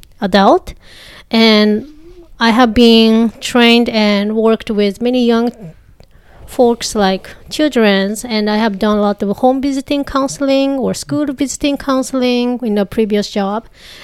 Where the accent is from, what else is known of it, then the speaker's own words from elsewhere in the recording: Japan; English is a second language; now in United States; I'm originally from Japan, and one of the reasons why I came to America was because I wanted to serve people who were international backgrounds